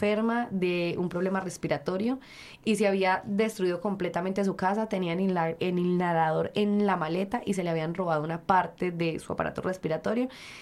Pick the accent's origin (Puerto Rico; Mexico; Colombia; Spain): Colombia; moved away; como colombianos en el exterior